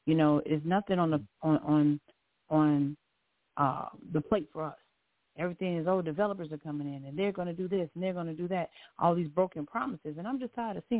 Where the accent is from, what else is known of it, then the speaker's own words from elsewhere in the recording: Illinois, United States; I was born and raised on Grenshaw and Pulaski, 3900 block.